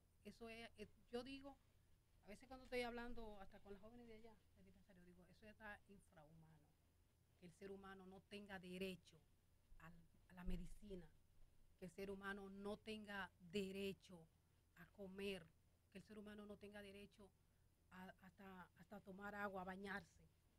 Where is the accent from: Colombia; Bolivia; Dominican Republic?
Dominican Republic; Nosotros como dominicanos tenemos